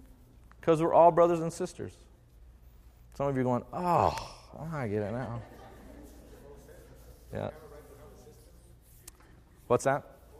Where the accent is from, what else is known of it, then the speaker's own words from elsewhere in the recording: United States; well, I'm an American, I have rights.